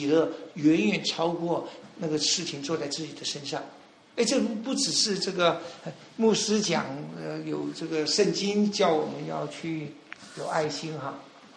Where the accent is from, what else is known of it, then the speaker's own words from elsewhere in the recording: China; 我们中国人也好不到哪里去来